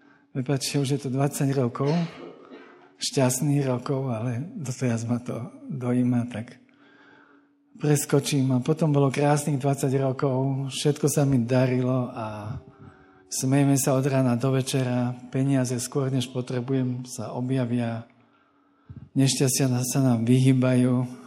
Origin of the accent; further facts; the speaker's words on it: Bratislava, Bratislava Region, Slovakia; Takže ja som Bratislavčan z centra, takže som taký ten mestský typko